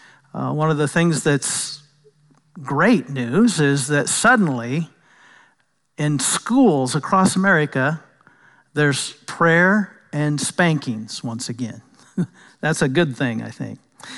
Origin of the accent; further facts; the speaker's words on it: United States; You know, it's also difficult for me because I'm an American